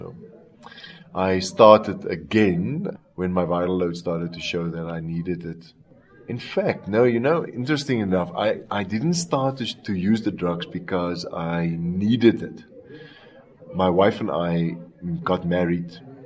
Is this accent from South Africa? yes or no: yes; South Africa; now in Johannesburg, South Africa; I come from South Africa. I live in Johannesburg, but my heart is in Stellenbosch, in the wine area of South Africa.